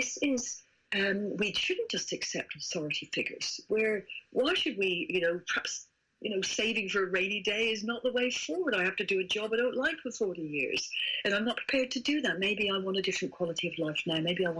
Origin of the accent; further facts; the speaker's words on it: England, United Kingdom; accent: English; My English accent's coming across errors